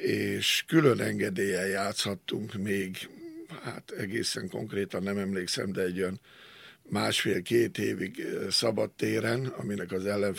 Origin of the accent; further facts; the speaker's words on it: Abony, Pest, Hungary; born there; Már a szülőfalumba, Abonyba is